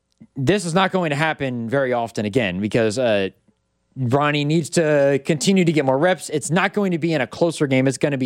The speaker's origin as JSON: {"language": "English", "region": "Indiana", "country": "United States", "said": "I'm from Indiana, so I feel like it's my obligation to like basketball more than anything else."}